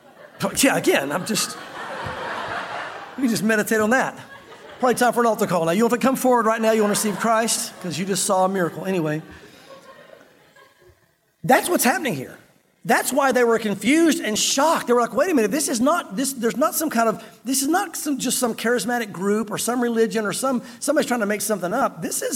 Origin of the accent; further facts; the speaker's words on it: the South, United States; I'm from the South, all right? So I can do that.